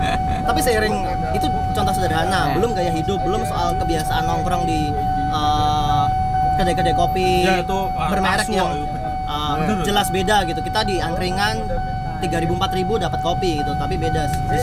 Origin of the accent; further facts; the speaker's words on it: Java, Indonesia; accent: Javanese (medok); Sampai sekarang juga saya masih medok, Mas, gitu.